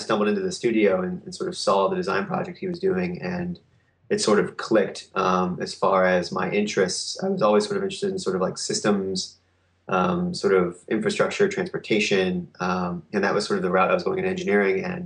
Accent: Cincinnati, Ohio, United States; Yeah. So, you know, I'm from Cincinnati, Ohio

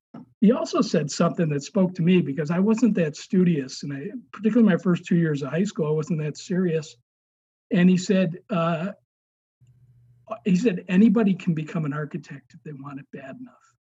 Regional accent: River Forest, Illinois, United States; I grew up in the Chicago suburb of River Forest, and right next to it is Oak Park. Our house was five blocks from Oak Park.

